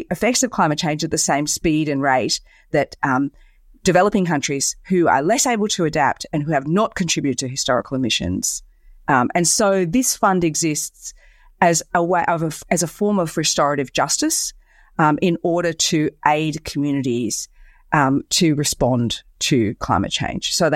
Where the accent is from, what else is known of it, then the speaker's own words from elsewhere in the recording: Australia; as an Australian citizen who works in collaboration with Indonesian academics